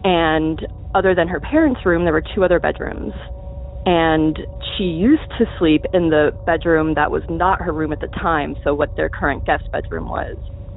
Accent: Boca Raton, Florida, United States; moved away as an adult; So I grew up in South Florida, Boca Raton, and my best friend at the time stayed back there to go to college.

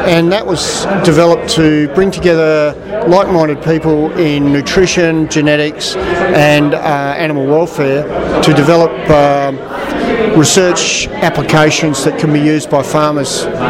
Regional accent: South Australia, Australia; moved away as an adult; also born or lived in Tasmania; now in Armidale, Australia; I'm from South Australia originally, and then I did dairy research there in South Australia for about 5 years, and then moved to Tasmania and did dairy research there for about 6 years

